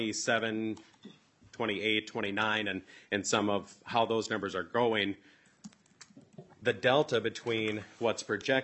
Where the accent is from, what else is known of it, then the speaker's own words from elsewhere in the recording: South Dakota, United States; about 8 miles from the Iowa border. Iowa right now is trying to purchase us, and just this last year, my hometown was included in the Sioux Falls metropolitan area.